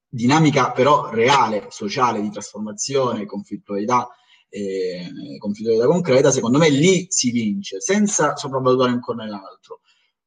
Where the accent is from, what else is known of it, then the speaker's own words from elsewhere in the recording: Calabria, Italy; io sono calabrese d'origine, quindi è un discorso che conosco molto bene